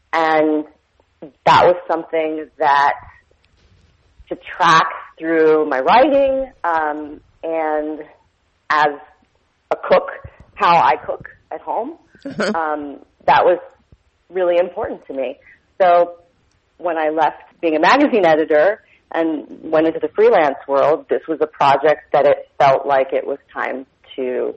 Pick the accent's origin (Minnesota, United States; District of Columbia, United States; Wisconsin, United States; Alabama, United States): District of Columbia, United States; Washington; moved away as an adult; now in Los Angeles, United States; Well, to be quite honest with you, I'm from Washington, D.C., and I didn't want to do one more winter after college.